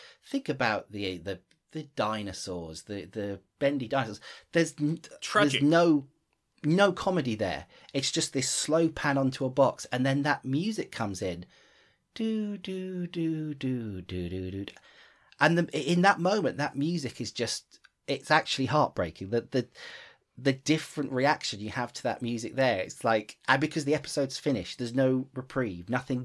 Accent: United Kingdom; what we as British people tend to do when something terrible has happened.

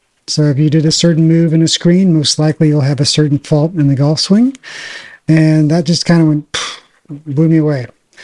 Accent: Austin, Texas, United States; And it was in Dallas. I'm from Austin. I stayed in Texas, Cowboys, Stars, all that stuff, Rangers. I wanted to stay in Texas.

